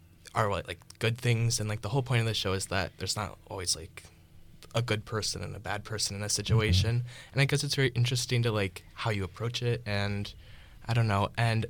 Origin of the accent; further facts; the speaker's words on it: Stevens Point, Wisconsin, United States; I'm from Stevens Point originally.